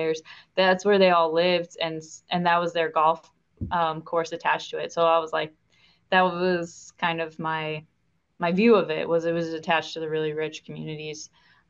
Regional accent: Cleveland, Ohio, United States; So I grew up in Cleveland, Ohio, and basically never left much the state and barely left Cleveland. We basically lived between Cleveland and Toledo, where my family was. So basically, the shore of Lake Erie was all I knew.

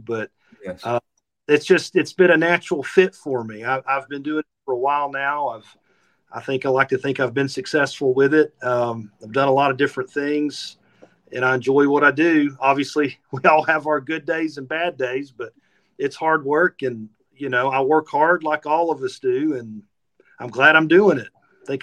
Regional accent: Red Bank, Tennessee, United States; So, Scott, I'm from Red Bank. I grew up in Red Bank. I went to Red Bank High School.

